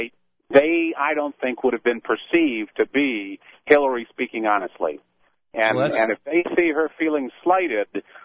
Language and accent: English; Cleveland, Ohio, United States; I'm from Cleveland